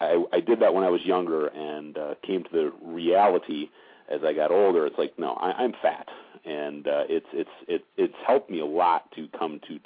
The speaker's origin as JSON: {"language": "English", "town": "Milwaukee", "region": "Wisconsin", "country": "United States", "tie": "born or raised there", "said": "Oh, yeah, my entire life. That is correct. Growing up in Beertown, USA, home of cheese and bratwurst"}